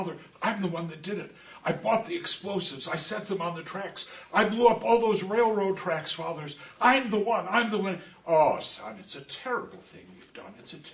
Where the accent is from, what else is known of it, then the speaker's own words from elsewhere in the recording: Ireland; So being Irish, I can tell this on myself.